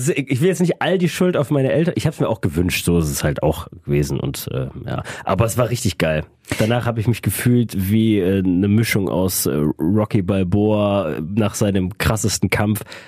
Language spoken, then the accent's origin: German; Düsseldorf, North Rhine-Westphalia, Germany; Ich zum Beispiel als Düsseldorfer